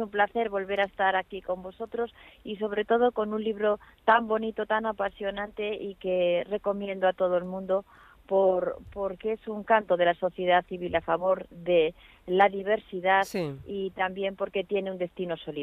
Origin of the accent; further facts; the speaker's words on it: Bilbao, Basque Country, Spain; hablo con ciertos amigos de Bilbao, soy de Bilbao